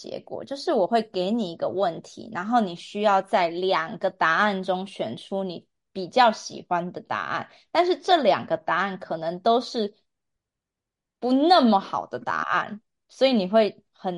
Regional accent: Taiwan; 我觉得可能因为我是台湾人，所以我已经习惯这样子的天气。

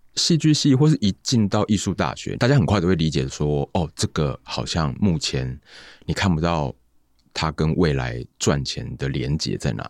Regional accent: Tainan, Taiwan; 我是台南人，然后大家也都知道南部就是文化沙漠

